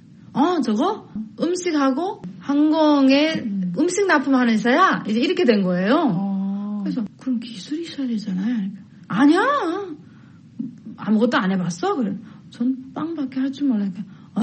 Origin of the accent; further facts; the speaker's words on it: South Korea; now in United States; 나 한국에서 왔는데